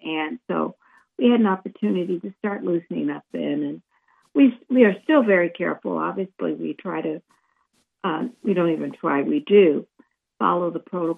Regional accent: Akron, Ohio, United States; also born or lived in Washington, D.C.; Well, I grew up in Akron, Ohio. Mm. Born and raised here. Moved away briefly and lived in Washington, D.C.

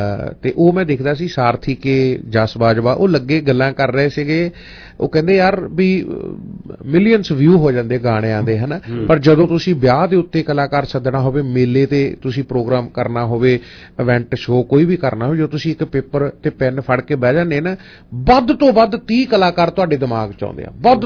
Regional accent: Phagwara, Punjab, India; ਕਿਉਂਕਿ ਤੁਹਾਨੂੰ ਪਤਾ ਆਪਾਂ ਸ਼ਹਿਰ ਫਗਵਾੜੇ ਤੋਂ ਹਾਂ ਮੋਟਰਸਾਈਕਲ ਤੇ ਸਕੂਟਰ ਤੇ ਸ਼ਹਿਰ ਚ ਲੰਘਣਾ

